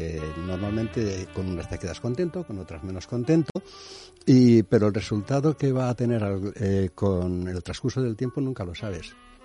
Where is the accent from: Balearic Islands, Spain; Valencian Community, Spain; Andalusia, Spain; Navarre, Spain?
Valencian Community, Spain; yo soy de Valencia